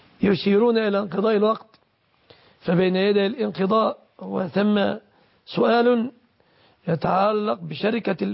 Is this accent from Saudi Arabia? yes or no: no; Egypt; بلادنا مصر